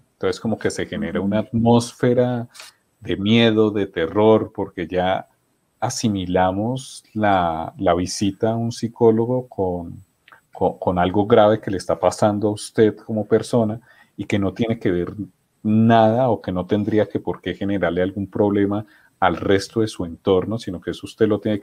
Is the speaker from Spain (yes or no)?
no; Colombia